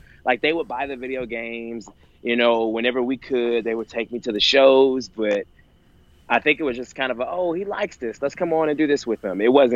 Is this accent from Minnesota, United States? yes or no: no; Atlanta, Georgia, United States; Right. Yeah. I'm from Atlanta.